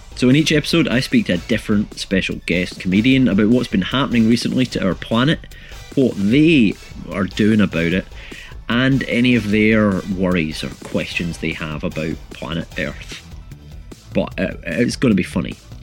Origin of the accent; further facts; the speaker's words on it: Scotland, United Kingdom; And it's like, especially being Scottish, I feel...